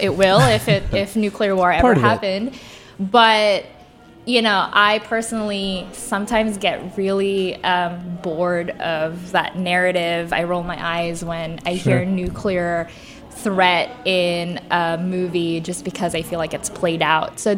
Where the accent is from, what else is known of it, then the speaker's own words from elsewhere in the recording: Philippines; I grew up in the Philippines. We don't have nuclear power